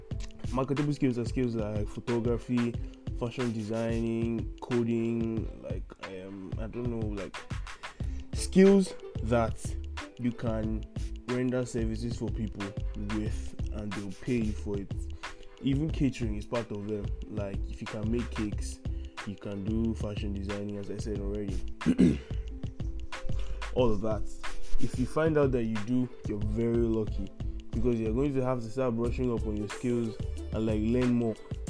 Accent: Nigeria; English is a second language; You probably already know because of my accent where I'm from, but if you don't, I'm Nigerian, and in this side of the world things are not as easy

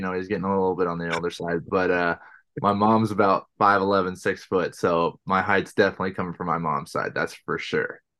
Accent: Danville, California, United States; So I grew up in Danville, California, in the East Bay area.

